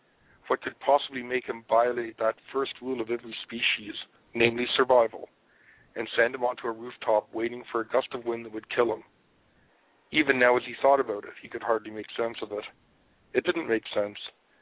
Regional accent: Scotland, United Kingdom; now in Toronto, Canada; I'm originally from Scotland.

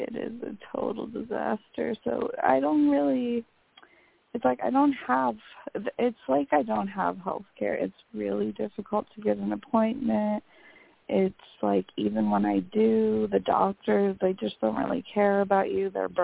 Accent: California, United States; now in Manchester, United Kingdom; I mean, so I'm from California, but I married somebody from London, so now I live in the UK, which I'm calling you from Manchester right now.

